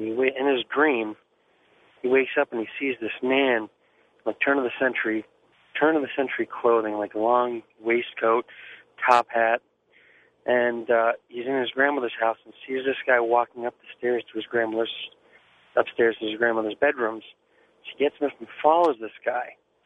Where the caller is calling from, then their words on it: Connecticut, United States; from Connecticut.